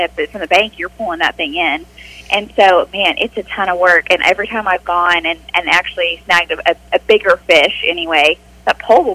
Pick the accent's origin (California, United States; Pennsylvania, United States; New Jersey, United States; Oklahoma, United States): Oklahoma, United States; Kiefer; A friend of mine from my hometown of Kiefer, Oklahoma